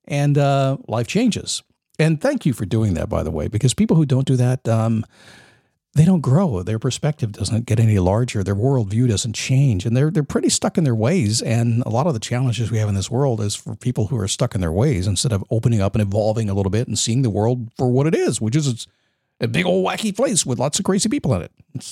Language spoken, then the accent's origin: English; Manassas, Virginia, United States; I was up in Virginia. I grew up in Manassas, Virginia. And my mom still lives up in Edinburgh.